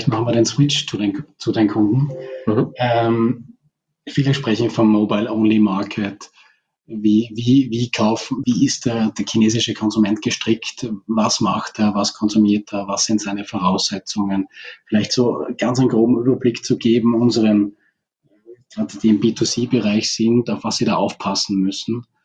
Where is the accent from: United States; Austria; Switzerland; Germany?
Austria; was wir als Österreicher gar nicht wissen